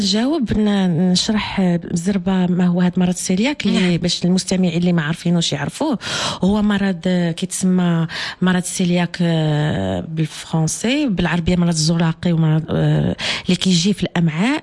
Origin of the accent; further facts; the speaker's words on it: Morocco; حنا مغاربة